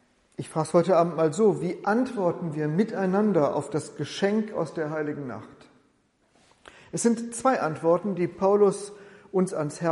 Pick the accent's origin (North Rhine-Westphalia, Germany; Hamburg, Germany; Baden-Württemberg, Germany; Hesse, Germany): North Rhine-Westphalia, Germany; Bielefeld; Die Krimis spielen in Münster, aber mindestens einmal sagt jemand etwas über meine Heimatstadt Bielefeld.